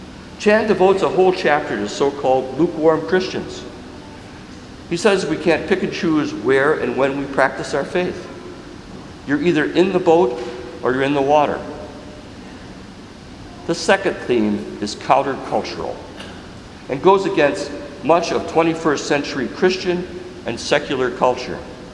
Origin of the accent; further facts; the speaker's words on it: Waukesha, Wisconsin, United States; As a teenager growing up in Waukesha, my high school classmates and I would play a prank on the kids